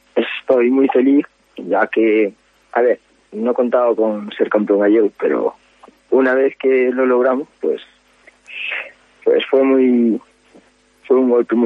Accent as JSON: {"language": "Spanish", "town": "Santiago de Compostela", "region": "Galicia", "country": "Spain", "said": "Yo soy de Santiago de Compostela."}